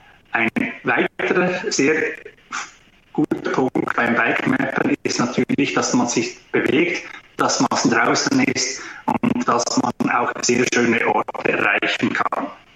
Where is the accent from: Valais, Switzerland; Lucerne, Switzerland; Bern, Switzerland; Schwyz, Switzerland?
Bern, Switzerland; Wangen an der Aare; Ich komme aus der Schweiz, aus Wangen an der Aare. Das ist zwischen Bern, Basel und Zürich ziemlich genau in der Mitte gelegen. Eine schöne Stadt, welche am Jura-Südfuss ist im Mittelland